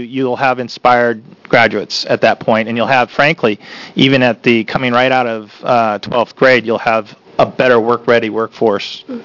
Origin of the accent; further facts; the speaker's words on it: Oregon, United States; I grew up in Oregon, went to school K through 12 here, and as well as the university system, and I was proud.